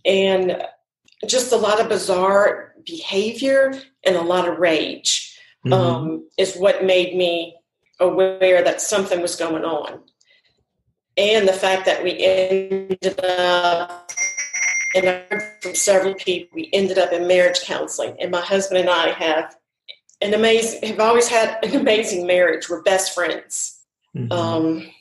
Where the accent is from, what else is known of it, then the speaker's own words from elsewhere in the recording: New Orleans, Louisiana, United States; now in Baton Rouge, United States; Born and raised in New Orleans, and we've been living in Baton Rouge probably since 1982, real close to Tiger Stadium